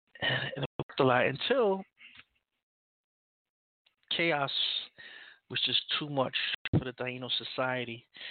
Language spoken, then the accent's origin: English; United States; U.S. government, because I am American. I'm part of the system.